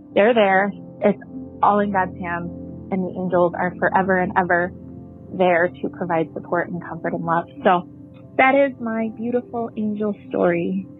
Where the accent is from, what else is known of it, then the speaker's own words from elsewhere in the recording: Illinois, United States; I am from Illinois, just calling to share my story.